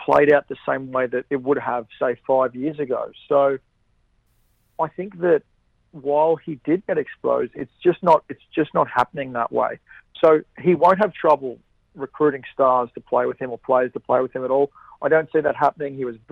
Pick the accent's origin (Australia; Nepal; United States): Australia; I'm Australian, I'm honest, and I'm brash.